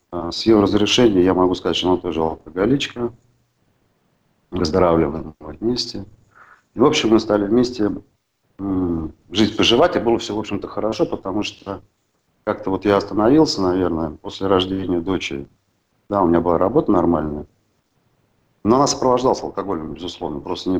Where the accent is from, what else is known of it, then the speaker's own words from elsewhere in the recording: Moscow, Russia; born there; Родился я в Москве, в обычной семье. Ну, в Советском Союзе, да